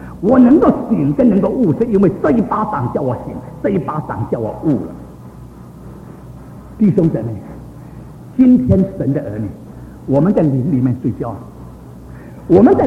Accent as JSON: {"language": "Chinese", "country": "China", "said": "我们今天这些从大陆过来，我们的家乡被占据，在那里没有神的圣事，我们有家我们归不得"}